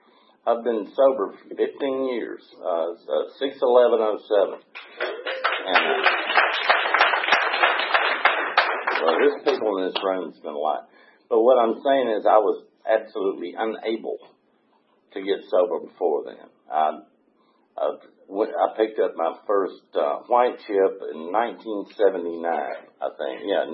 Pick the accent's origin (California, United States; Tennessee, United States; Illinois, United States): Tennessee, United States; McMinnville; born there; I was born in McMinnville, Tennessee. Anybody ever been to McMinnville? It's a nice place right up next to the plateau. But anyway, that's where I was born.